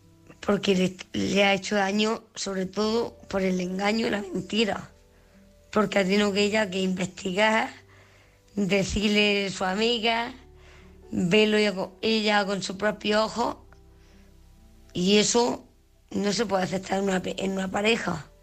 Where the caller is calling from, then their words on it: Granada, Andalusia, Spain; corresponsal de Granada.